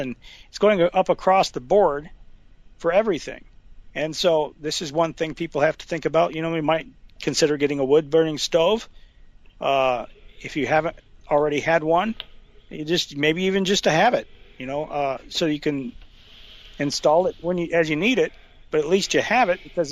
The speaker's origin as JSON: {"language": "English", "region": "Alabama", "country": "United States", "said": "I know, I'm from Alabama, Franklin County, where we have a lot of my relatives live on a mountain that ices over in the wintertime."}